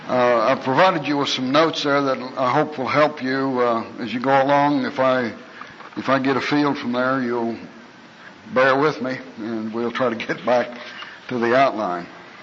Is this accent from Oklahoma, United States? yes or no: yes; Stillwater, Oklahoma, United States; I'm from Stillwater, Oklahoma.